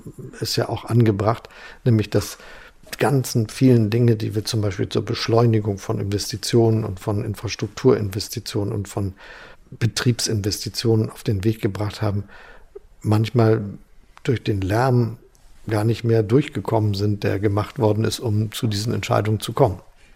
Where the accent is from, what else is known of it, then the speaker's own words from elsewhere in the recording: Germany; Die Deutschen, und ich bin ein Deutscher, sind ja sehr berufsorientiert.